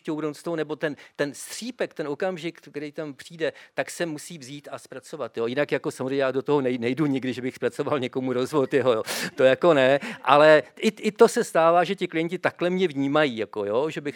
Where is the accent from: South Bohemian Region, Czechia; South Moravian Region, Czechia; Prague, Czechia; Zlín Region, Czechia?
South Bohemian Region, Czechia; Dačice; Celý život ne, já jsem původem z Dačic.